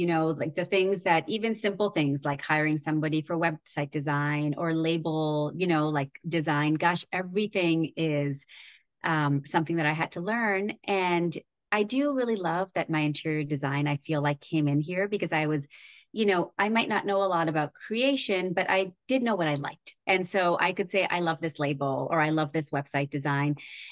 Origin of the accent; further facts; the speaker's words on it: Canada; moved away as an adult; now in United States; So I'm originally Canadian. I was born and raised in Canada.